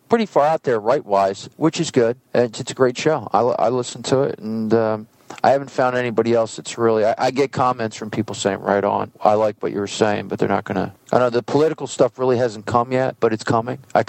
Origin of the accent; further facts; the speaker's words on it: New Jersey, United States; also born or lived in Hawaii; You from Jersey? I'm from Jersey. What exit? Exit 50.